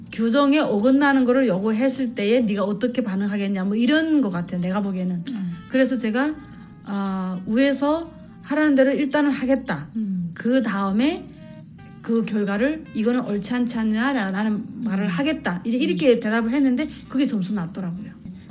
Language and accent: Korean; South Korea; now in United States; 나 한국에서 왔는데 이렇게 해서 이제 이렇게 하는 사람이다.